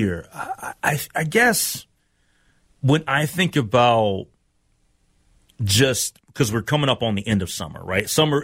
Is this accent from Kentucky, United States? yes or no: no; Minnesota, United States; that's part of being a Minnesotan is you go out and you do the, you know, the lake thing